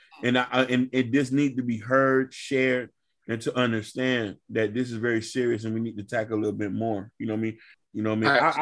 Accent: Liberty City, Florida, United States; I'm from Liberty City. You feel me? I grew up in the streets.

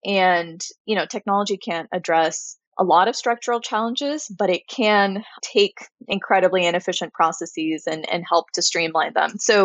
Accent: Irvine, California, United States; also born or lived in Chicago; I grew up in Irvine, California, which is a lovely little suburb in Southern California.

